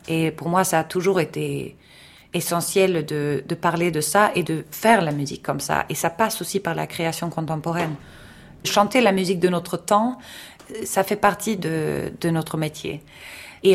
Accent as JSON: {"language": "French", "country": "Sweden", "tie": "born or raised there", "said": "j'ai grandi en Suède dans un univers, on va dire, très conscient politiquement."}